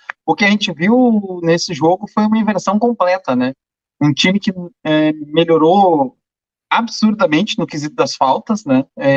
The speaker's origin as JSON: {"language": "Portuguese", "region": "Rio Grande do Sul", "country": "Brazil", "said": "Eu vou dizer que eu, como gaúcho, né"}